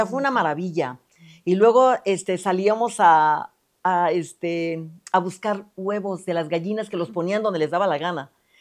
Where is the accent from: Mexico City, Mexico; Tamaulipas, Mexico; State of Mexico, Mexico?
Tamaulipas, Mexico; Bueno, yo nací en Tamaulipas, uh-huh, en un pueblito que creo que en el mapa aparece. Pero, bueno, y luego nos fuimos, de ese pueblito nos fuimos a un rancho.